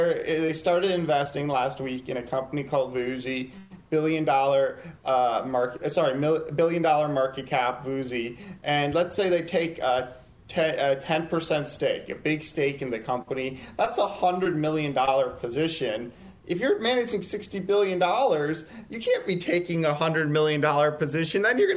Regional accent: Rochester, New York, United States; So they're actually from my hometown of Rochester, New York.

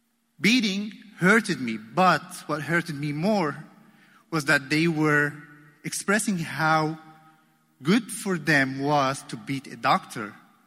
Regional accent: Damascus, Damascus Governorate, Syria; An ID, personal ID, indicates that I'm from Damascus.

